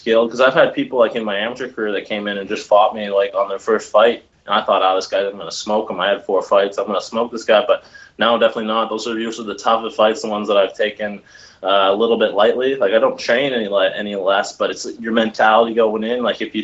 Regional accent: Woodstock, New Brunswick, Canada; I'm from Woodstock here, and I'll train some there's a boxing club down here

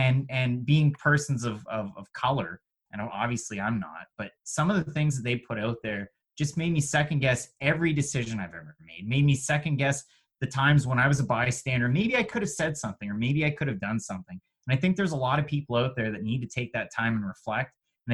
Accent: Canada; A, appreciate it, but B, I'm Canadian, John's American. The world's a lot different between our two countries.

